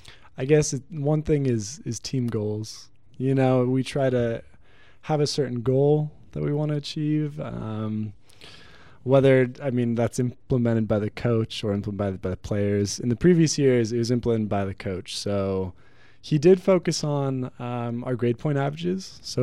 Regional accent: Washington, United States; but I was from Washington and I usually didn't have a lot of people to run with.

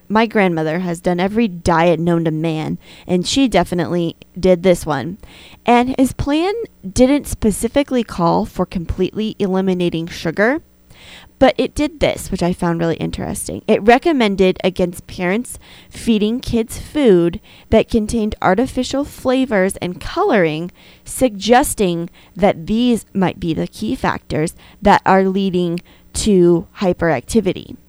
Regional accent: Arizona, United States; maybe I'm going home to my hometown of Arizona and I get to see my family.

